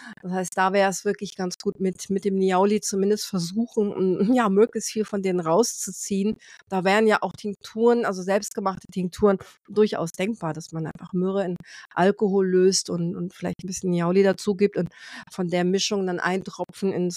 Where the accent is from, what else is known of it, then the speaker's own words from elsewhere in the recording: Brazil; Ich bin ja in Brasilien groß geworden